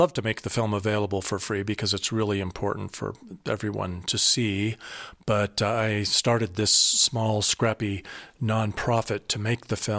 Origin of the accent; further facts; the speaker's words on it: Colorado Springs, Colorado, United States; the policies and goals of the town of Colorado Springs, where I was born and raised.